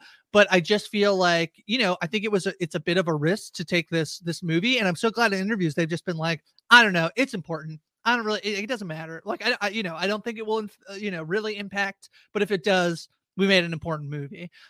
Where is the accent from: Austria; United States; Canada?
Canada; I'm Canadian.